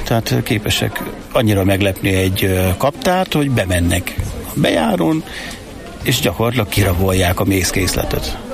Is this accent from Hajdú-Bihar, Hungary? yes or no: yes; Hajdú-Bihar, Hungary; Én, mint hajdúsági méz, nem tudtam akácot pelgetni